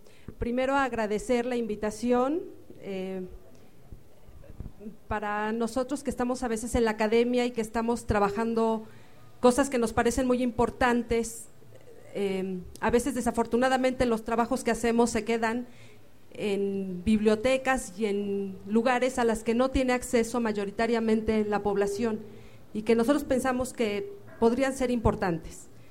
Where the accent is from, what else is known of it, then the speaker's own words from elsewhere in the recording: State of Mexico, Mexico; Yo también soy del Estado de México y eso me permite tener como una línea, digamos, de comunicación muy fuerte con esta parte también del Estado de México.